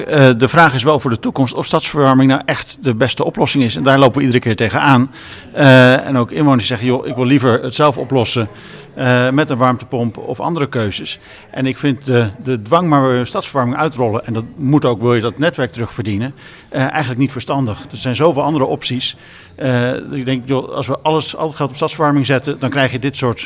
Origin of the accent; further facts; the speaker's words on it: Utrecht, Netherlands; dan waren we als Utrechters aan de stadsverwarming ook niet blij geweest.